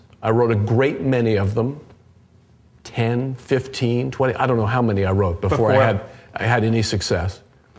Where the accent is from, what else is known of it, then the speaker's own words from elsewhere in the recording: New York City, New York, United States; Well, I grew up in New York City.